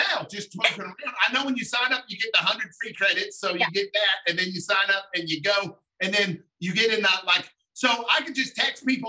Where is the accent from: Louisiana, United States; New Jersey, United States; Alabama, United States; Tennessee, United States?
Alabama, United States; We are from Alabama. I'm from Alabama. I don't know if you could tell. But he stayed in California. I stayed in Alabama so I could race motocross.